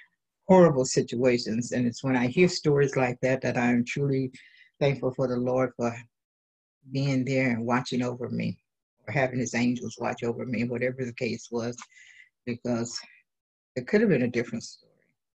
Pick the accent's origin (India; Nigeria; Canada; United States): Nigeria; I was born and raised in Nigeria in an average middle-class family.